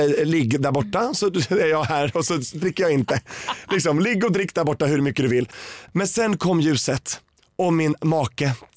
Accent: Sweden; Men då för mig som svensk liksom regnbågs multikultig person liksom bara mångfald i alla dess slag blev det en jättekrock faktiskt.

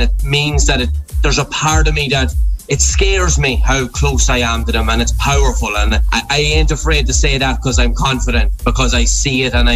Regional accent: Kinloch, County Leitrim, Ireland; now in Galway, Ireland; I'm from Kinloch in County Leitrim, otherwise known as the Mad Mile, as people call it. A lovely little part of the country. Mountains, lakes, rivers, sea.

